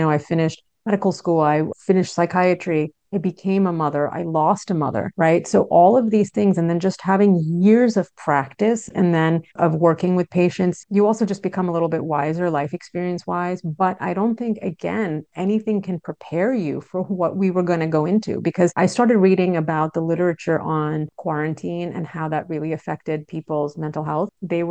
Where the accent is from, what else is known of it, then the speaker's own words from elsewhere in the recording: New York, United States; Like, I grew up in New York and our living room was always filled with people who were asking my parents for help